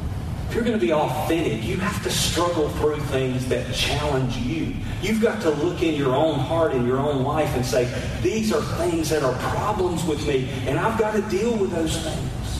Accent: North Carolina, United States; I'm from North Carolina. I'm Southern. Every time I go somewhere up north and I say North Carolina, they say, North Carolina? I say, well, I'm from there.

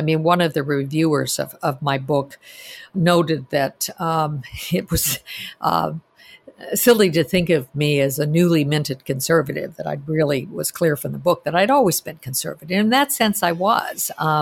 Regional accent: Albuquerque, New Mexico, United States; I mean, again, growing up in Albuquerque, my friends were my cousins.

